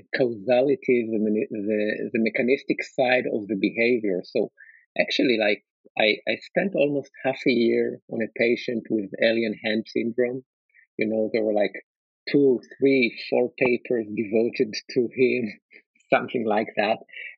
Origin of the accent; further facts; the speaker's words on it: Jerusalem, Jerusalem District, Israel; although I grew up in Jerusalem, and it's like not a small town. It was back then like 500,000 people there